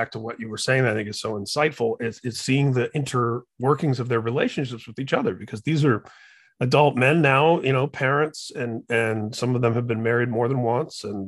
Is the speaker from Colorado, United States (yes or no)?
no; Indiana, United States; I know he's Newstead's from Michigan and I'm from Indiana